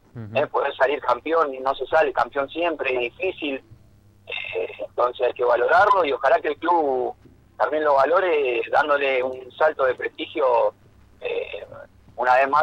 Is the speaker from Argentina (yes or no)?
yes; Buenos Aires, Argentina; vos imaginate que nosotros somos de Buenos Aires